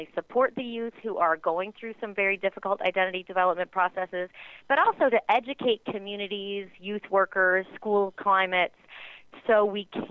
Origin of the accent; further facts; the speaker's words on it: San Francisco, California, United States; born there; also born or lived in New York; Well, I was born in San Francisco, but my dad was military, so I taught in New York for a couple of years.